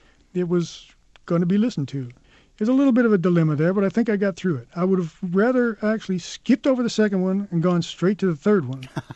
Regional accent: California, United States; I come from Southern California, and to be told that you'll never surf again is pretty much a death sentence.

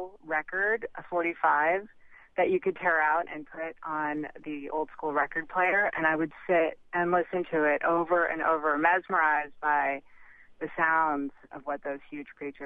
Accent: Hawaii, United States; And growing up in Hawaii, we had always, we could see whales, but I had no idea what they sounded like.

